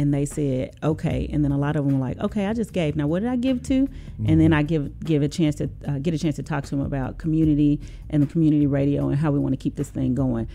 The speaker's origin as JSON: {"language": "English", "town": "Memphis", "region": "Tennessee", "country": "United States", "tie": "born or raised there", "said": "Born and raised. I am actually repping my street right now, South Memphis, 38106."}